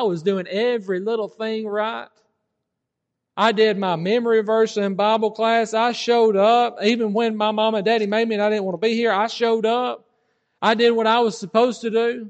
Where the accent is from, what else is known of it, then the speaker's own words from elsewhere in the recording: Alabama, United States; I am from Alabama, but they wouldn't let me bring my gun on the plane.